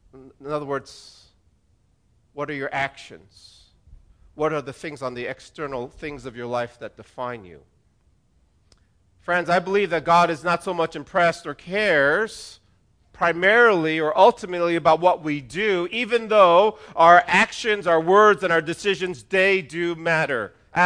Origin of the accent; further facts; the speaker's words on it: New Jersey, United States; also born or lived in Virginia; I grew up in New Jersey. I've lived in Virginia the last 22 years prior to coming to Restoration.